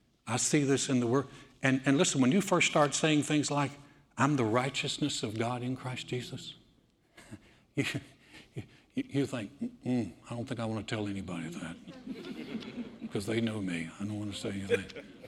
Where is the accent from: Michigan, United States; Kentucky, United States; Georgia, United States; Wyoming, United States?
Georgia, United States; my identity is not in … we're from Georgia, and we're from the South